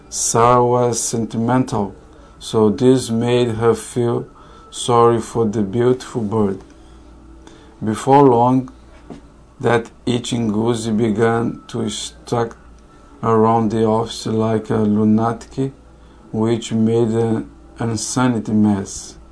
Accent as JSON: {"language": "English", "region": "Rio de Janeiro", "country": "Brazil", "tie": "born or raised there", "also_born_or_lived": "Minas Gerais", "second_language": "English", "moved": "yes", "said": "I'm from Brazil, Minas Gerais. I was born in Minas Gerais, raised in Rio de Janeiro. I've been here for 12 years."}